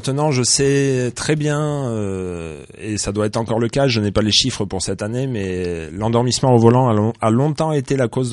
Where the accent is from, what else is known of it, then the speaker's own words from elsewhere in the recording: Échirolles, Auvergne-Rhône-Alpes, France; born there; Je suis né à Échirolles